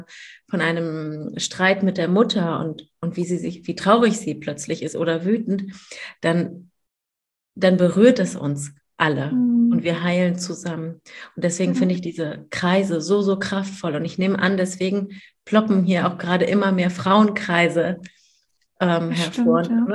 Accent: Hamburg, Germany; ich komme aus Hamburg, ich habe 2 Söhne, die sind 7 und 5. Und genau, mit meinem Mann wohnen wir hier in Hamburg schon immer, aber wir haben auch Wurzeln in Peru.

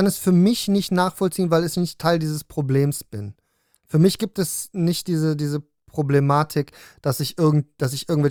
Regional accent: Cologne, North Rhine-Westphalia, Germany; Da war ich quasi die Minderheit in Köln, in dem Ort, wo ich aufgewachsen bin.

